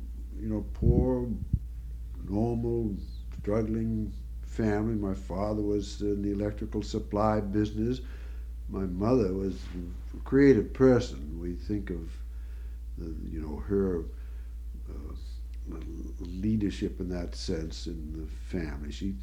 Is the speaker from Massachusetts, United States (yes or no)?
yes; Reading, Massachusetts, United States; also born or lived in Danvers; Well, I was born in Danvers, but then lived in Reading pretty soon after that, and that's where I really grew up.